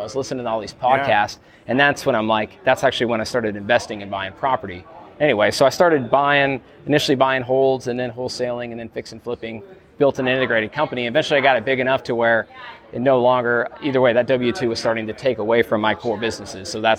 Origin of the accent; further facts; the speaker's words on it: Wyoming, United States; I grew up in Wyoming, lived there all my life, went to college there, and bought my first property in Laramie, Wyoming in 2010 when I was going to school.